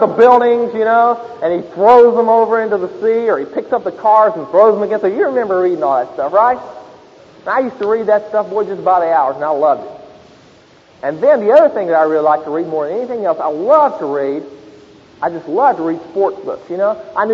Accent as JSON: {"language": "English", "town": "Princeton", "region": "West Virginia", "country": "United States", "tie": "born or raised there", "said": "Princeton, West Virginia is just a little old bitty hick town up in West Virginia. That's where I'm from. And I grew up th"}